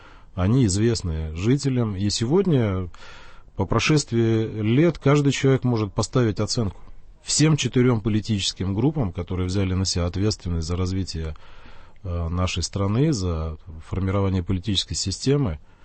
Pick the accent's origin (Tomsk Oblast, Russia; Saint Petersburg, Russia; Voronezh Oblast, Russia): Tomsk Oblast, Russia; Tomsk; now in Moscow, Russia; И если меня сегодня слышат мои земляки Томичи, то я из Москвы передаю как бы большой привет